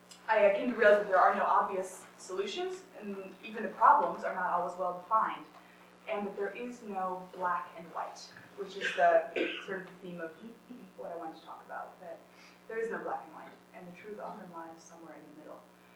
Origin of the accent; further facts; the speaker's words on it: United States; we as an American people like to categorize, we like to compartmentalize, especially Africa.